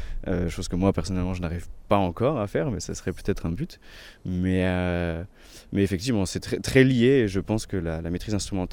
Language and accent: French; France; même si j'ai grandi en France